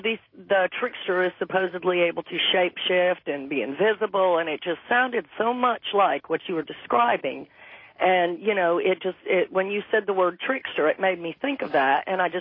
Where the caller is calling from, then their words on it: North Carolina, United States; I'm calling from Western North Carolina.